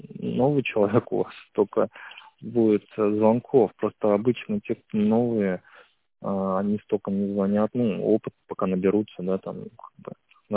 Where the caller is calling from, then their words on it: Tver, Tver Oblast, Russia; Я из Твери звоню.